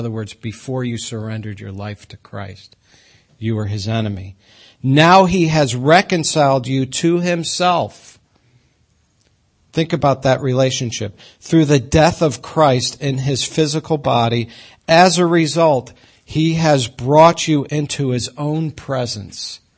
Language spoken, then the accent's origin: English; Brookfield, United States; So I was raised in Brookfield, still live there. My wife says you haven't gotten very far in life. That's true. I live about a half a mile from where I grew up.